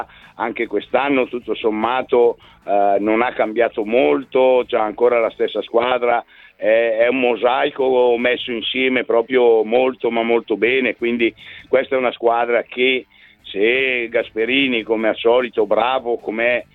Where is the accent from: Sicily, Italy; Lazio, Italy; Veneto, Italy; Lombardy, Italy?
Lombardy, Italy; Bergamo; io sono di Bergamo, sì.